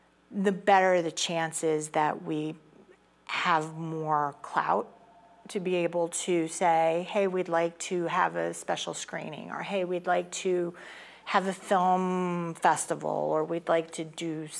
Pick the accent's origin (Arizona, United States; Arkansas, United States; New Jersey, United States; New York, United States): New Jersey, United States; born there; I was actually born in South Jersey.